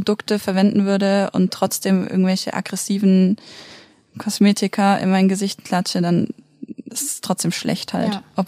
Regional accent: Baden-Württemberg, Germany; ich komme aus Baden-Württemberg, das schwäbischer Geiz

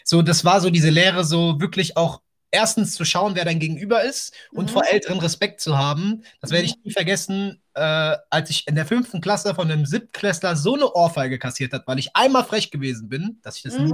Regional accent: Frankfurt, Hesse, Germany; also born or lived in Taunus; ich bin ja in Frankfurt geboren und groß geworden zum Großteil. Dann sind wir viel umgezogen. Dann haben wir in Frankfurt gelebt und dann sind wir in Taunus gezogen, ne, nach Oberstetten.

